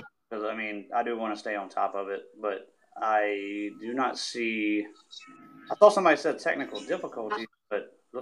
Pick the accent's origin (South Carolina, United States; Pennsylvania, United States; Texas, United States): South Carolina, United States; now in Lexington County, United States; I had a few coronavirus people in the state of South Carolina. Kershaw County, my hometown, I live in Lexington County now.